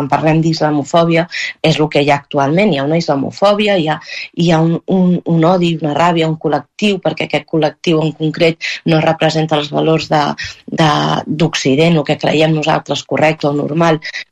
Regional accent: Catalonia, Spain; first language Catalan; Soc nascuda, criada, a la meva llengua materna és catalana

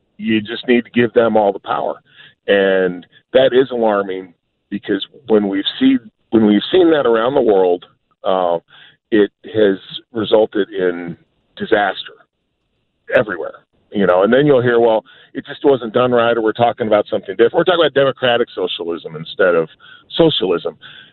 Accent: Missouri, United States; As I said, I grew up near Hannibal, Missouri.

